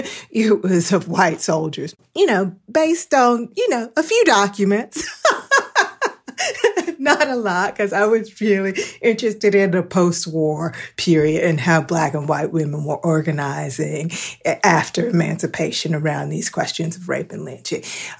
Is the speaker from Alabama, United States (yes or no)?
no; North Carolina, United States; I love teaching. I'm from North Carolina.